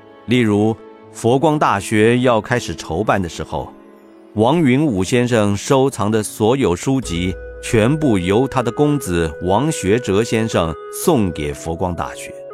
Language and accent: Chinese; Yangzhou, Jiangsu, China; 看中我是扬州人，给我在扬州捐建一个图书馆的因缘